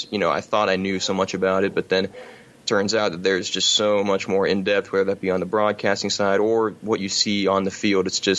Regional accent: Florida, United States; I'm from Florida.

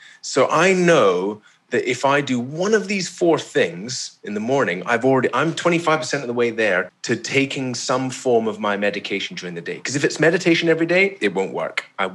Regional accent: Isle of Mull, Scotland, United Kingdom; born there; For me, I was born on the Isle of Mull, right? It's a beautiful island off the west coast of Scotland, surrounded by the Atlantic Ocean. I spent my whole life on boats.

